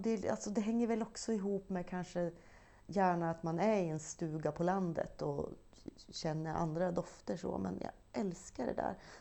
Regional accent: Västernorrland County, Sweden; det slår mig ganska ofta att de flesta av mina barn, min barndom, den är i Ångermanland.

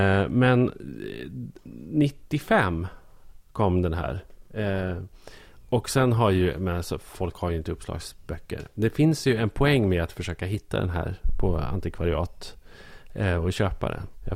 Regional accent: Norrland, Sweden; alltså som norrlänning

